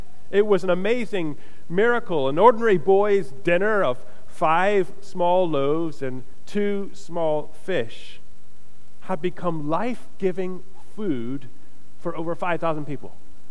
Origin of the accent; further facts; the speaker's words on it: Florida, United States; I grew up at the beach. I grew up in Florida. I grew up at Florida and the beach, and there were not many farms nearby to where I grew up.